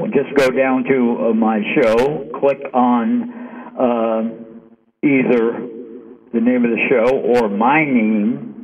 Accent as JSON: {"language": "English", "region": "New York", "country": "United States", "said": "because I am from New York, and in New York we talk very, very fast, because the pace of life here is very, very fast, and for us it's normal."}